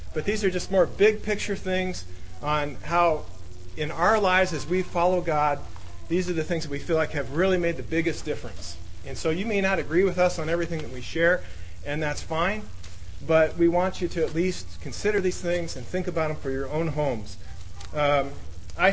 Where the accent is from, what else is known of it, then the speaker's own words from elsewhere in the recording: Iowa, United States; We are both originally from Iowa, and you can cheer if you're from Iowa.